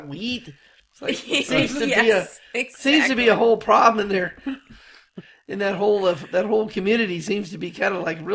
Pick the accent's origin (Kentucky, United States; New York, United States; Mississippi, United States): Kentucky, United States; Well, we're not from Arkansas. We're from Kentucky.